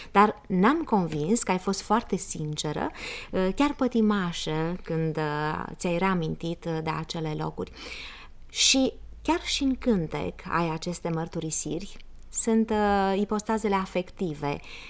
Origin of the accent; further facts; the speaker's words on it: Huedin, Cluj County, Romania; born there; M-am născut la Huiedin, dar toate vacanțele mele le-am petrecut acolo, la bunici, la unchii mei